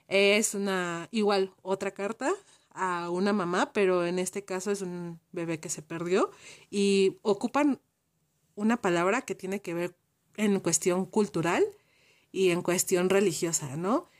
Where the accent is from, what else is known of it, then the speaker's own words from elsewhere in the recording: State of Mexico, Mexico; nosotros somos del Estado de México, estamos cerca del distrito